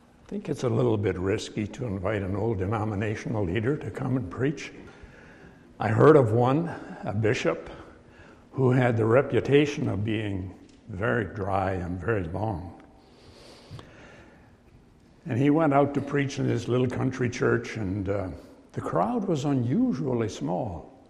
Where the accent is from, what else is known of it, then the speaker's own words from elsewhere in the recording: Saskatchewan, Canada; moved away as an adult; I was born and raised in Saskatchewan, but moved down there for 10 years of ministry.